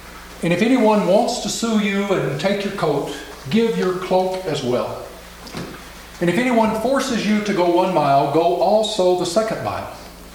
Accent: Memphis, Tennessee, United States; I grew up in Memphis. I know it in my bones.

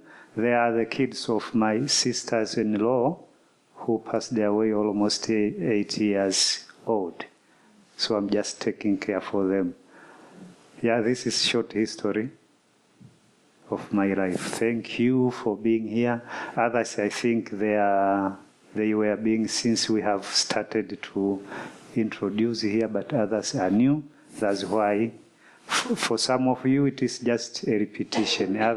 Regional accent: Morogoro, Tanzania; Like my brother here, we come from Tanzania, Ulanga Kilombero Diocese

